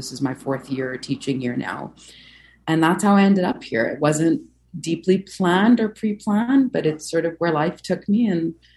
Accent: Kuwait; my story is a little bit, I was born and raised in Kuwait.

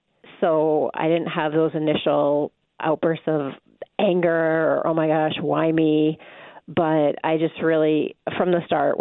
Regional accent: Michigan, United States; And I grew up in Michigan, so I grew up sledding down snow hills, and why would sand be different?

